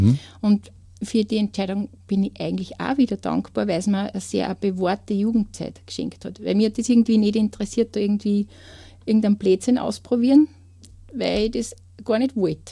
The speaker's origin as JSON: {"language": "German", "town": "Kleinraming", "region": "Upper Austria", "country": "Austria", "said": "ich komme aus Kleinramming."}